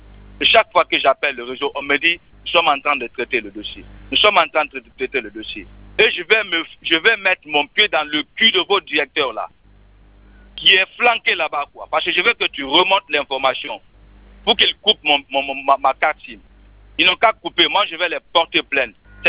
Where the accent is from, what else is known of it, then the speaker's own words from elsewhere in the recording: Bessia, Conakry, Guinea; Moi, je suis de Bessia.